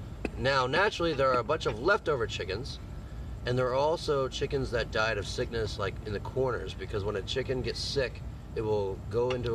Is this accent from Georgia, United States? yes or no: yes; Georgia, United States; I grew up in Georgia.